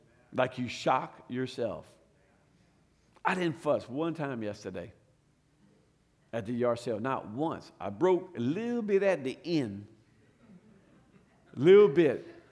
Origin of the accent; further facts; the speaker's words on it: Louisiana, United States; I'm from Louisiana, I can't say it.